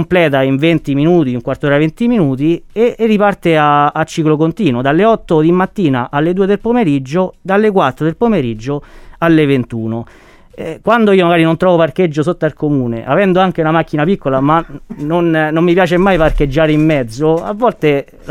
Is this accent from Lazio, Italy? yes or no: yes; Valvarino, Lazio, Italy; io vengo dalla frazione, sono di Valvarino, però sto a stretto contatto con tutte e due le realtà di Palestina, le frazioni di Palestina, Carchitti e Valvarino